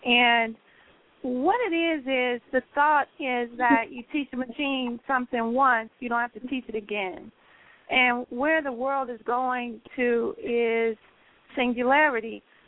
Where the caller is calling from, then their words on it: Chicago, Illinois, United States; I'm calling from Chicago.